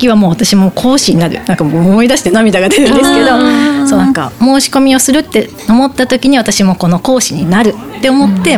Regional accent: Izumo, Shimane, Japan; also born or lived in Tottori; 私は氷川町出身、出雲市なんですけど、そう、で大学が鳥取で、鳥取で6年間過ごした後に、就職でまたこっちに戻ってきました。

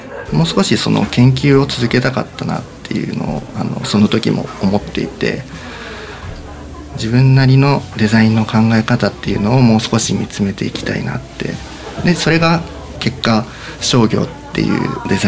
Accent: Yasugi, Shimane, Japan; born there; 生まれは安来市なんですけども、すごい山の中です。はい、飛騨というところなんですが、

